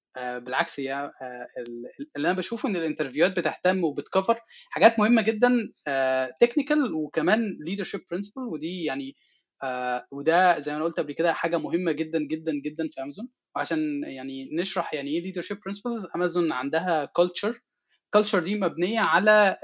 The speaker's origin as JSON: {"language": "Arabic", "country": "Egypt", "said": "يعني عشان عندنا في مصر مصطلح ال HR بيخوف كده"}